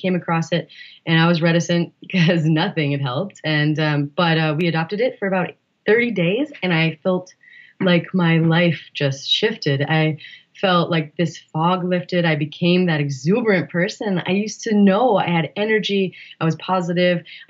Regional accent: Montana, United States; moved away as an adult; And I came from Montana, so this feels like home.

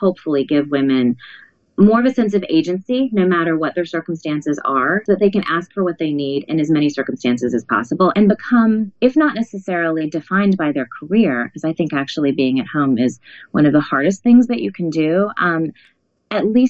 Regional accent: Atlanta, Georgia, United States; also born or lived in Texas; Yeah, my cousins are all in Ohio. I grew up mostly in Atlanta and Texas.

